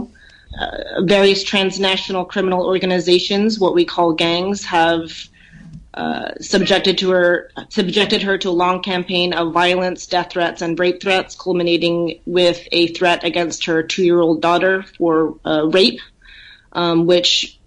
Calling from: Dilley, Texas, United States; I'm actually calling from Dilley, Texas today.

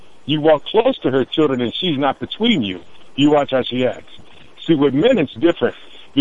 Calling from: Nebraska, United States; Yeah, I'm calling from Nebraska today, man.

